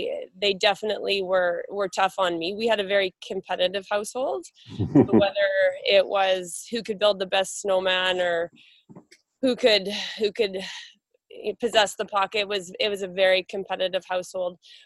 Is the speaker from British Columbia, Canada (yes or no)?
no; Saskatchewan, Canada; I grew up in Saskatchewan, super, super, super small towns where the only thing available for us 8 months of the year was a rink.